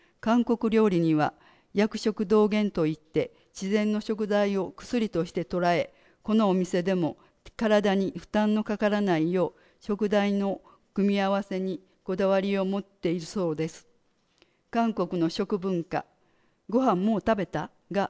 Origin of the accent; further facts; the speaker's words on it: Marília, São Paulo, Brazil; first language Portuguese; Japanese is a second language; now in Japan; 私は日系三世で、生まれや育ちはマリリア市ですが、顔は日本人に見えると思います。おじいちゃんが子供の頃に家族と一緒に宮崎県からブラジルへ移住しました。母国語はポルトガル語ですが、英語と日本語もできます。